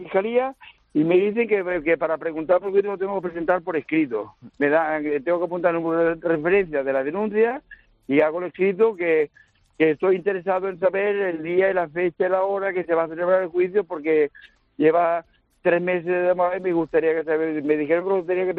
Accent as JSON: {"language": "Spanish", "town": "Castro del Río", "region": "Andalusia", "country": "Spain", "tie": "born or raised there", "lives_now": "Blanes, Spain", "said": "yo soy hijo adoptivo de Blanes, yo soy natural de Córdoba, de un pueblo de Castro del Río, Córdoba."}